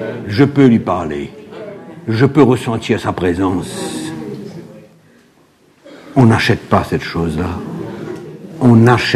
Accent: Mauritius; Je ne suis pas un Sud-Africain, moi, je suis un vrai Mauricien.

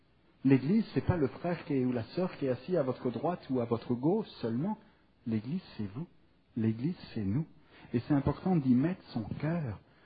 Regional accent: France; now in Drummondville, Canada; Moi, je viens de France, mais je vais débarquer là. Je suis à Drummondville

